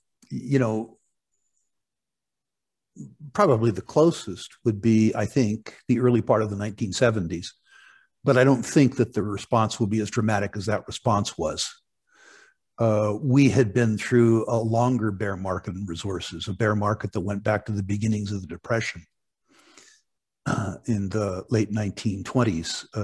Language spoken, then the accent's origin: English; United States; And I said jokingly as an American, you know, that I didn't think anybody'd missed the top couple of meters of the lake.